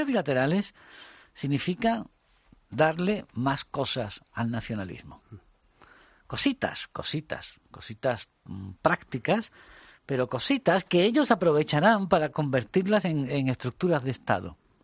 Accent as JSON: {"language": "Spanish", "country": "Spain", "said": "a mí como ciudadano español"}